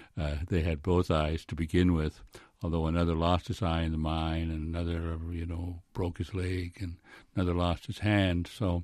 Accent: Cape Breton Island, Nova Scotia, Canada; I grew up in Cape Breton Island in an essentially rural area, and we were on a farm, and we were close to a coal mining town

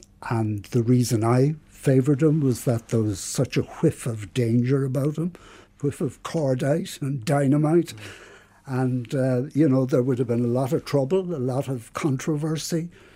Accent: Cork, Munster, Ireland; I was down at a funeral in Cork City, which is my hometown, as you know.

